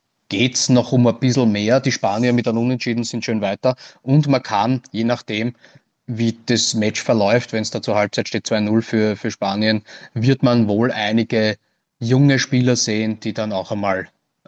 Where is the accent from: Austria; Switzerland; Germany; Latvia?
Austria; allem, weil wir ja als Österreicher sehr oft mit der Chancenauswertung auch zu kämpfen haben.